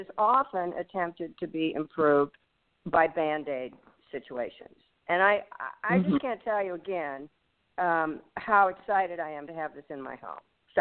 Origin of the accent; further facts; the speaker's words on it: Lexington, Kentucky, United States; from Lexington, Kentucky.